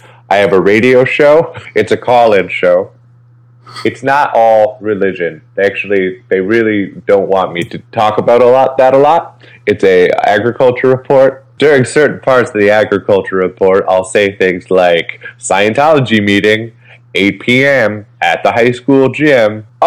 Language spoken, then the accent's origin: English; Galesburg, Illinois, United States; I'm not originally from the East Coast. I'm from a small town in Illinois called Galesburg, Illinois.